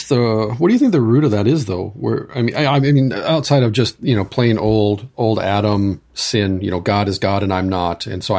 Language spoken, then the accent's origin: English; Ireland; for me, I'm Irish and I was attracted to the Lutheran, church.